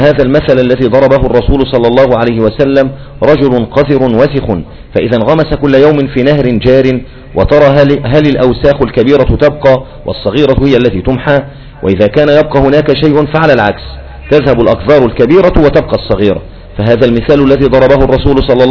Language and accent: Arabic; Syria; وكما يقولون عندنا في سوريا مثلا كده نحط رجلينا نحط رجلينا بمية برد